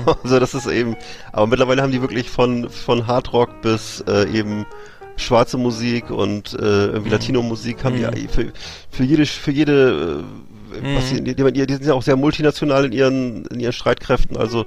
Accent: Bremerhaven, Bremen, Germany; Ja, ich weiß natürlich noch, dass es früher immer, bei uns in Bremerhaven, dass da immer ab und zu mal dann im Kraftwerk, da waren die Amis

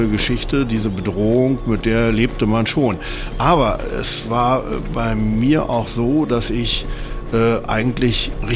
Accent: Eberswalde, Brandenburg, Germany; Ich komme aus Eberswalde. Ich bin dort 1942 geboren worden, habe dann dort auch meine Schulzeit absolviert

